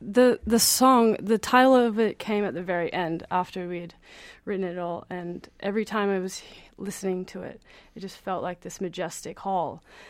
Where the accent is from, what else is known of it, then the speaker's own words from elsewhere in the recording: Indonesia; I was lucky enough to, yes. When I was in fourth grade, it was the first time I got to play.